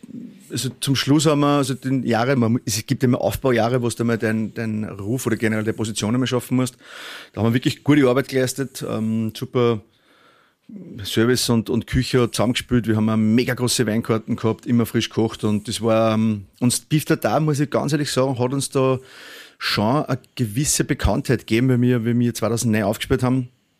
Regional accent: Upper Austria, Austria; accent: Upper Austrian; Und wir Oberösterreicher, glaube ich, wir verschlingen ja sowieso immer die ganzen Silben.

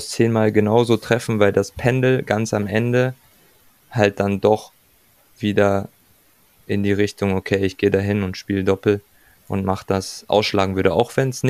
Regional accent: Germany; Da sind wir aus Deutschland sehr, sehr verwöhnt

